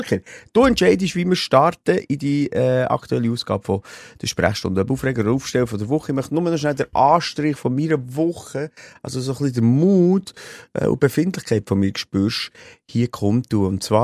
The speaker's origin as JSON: {"language": "German", "country": "Switzerland", "said": "Und es hat so ausgesehen wie bei uns in der Schweiz, wenn ein braun-grauer Bach übers Ufer geht."}